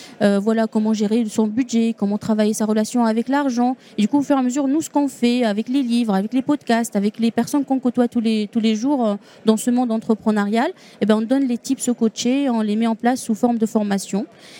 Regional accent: Tunisia; accent: Tunisian; now in Toulouse, France; je suis tunisienne d'origine. Du coup, cet accent, c'est tunisien, même si j'habite à Toulouse, mais c'est pas plutôt toulousain, cet accent.

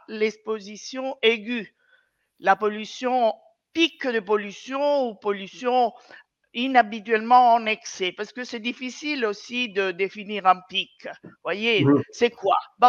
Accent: Rome, Lazio, Italy; born there; French is a second language; Moi, je suis italienne, je suis née à Rome.

